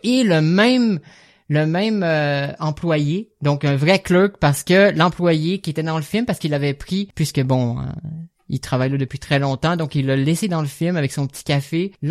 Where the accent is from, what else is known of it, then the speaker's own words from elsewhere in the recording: Saguenay, Quebec, Canada; je viens du Saguenay, donc là-bas, t'avais peu de films qui s'y rendaient, parce que ça devait être traduit